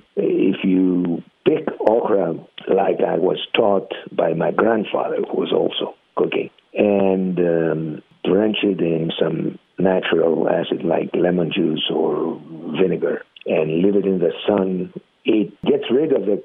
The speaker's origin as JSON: {"language": "English", "country": "Greece", "tie": "born or raised there", "said": "but I grew up in Greece, where my father had a lot of business partners and business associates"}